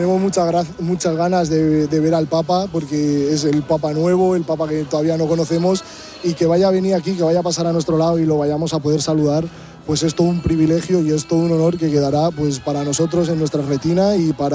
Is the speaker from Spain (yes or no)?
yes; Ciudad Rodrigo, Castile and León, Spain; la suerte de vivir en la España vaciada, en esa España llena de oportunidades, que es, por ejemplo, mi tierra, el Campo Charro, la diócesis de Ciudad Rodrigo